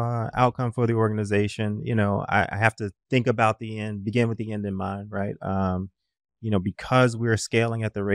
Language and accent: English; the South, United States; The reason that I say that is I grew up in the South.